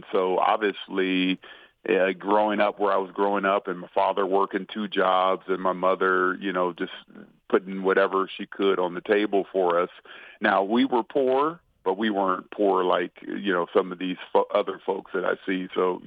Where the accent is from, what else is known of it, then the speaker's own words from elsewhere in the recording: Sacramento, California, United States; I'm from Sacramento, California.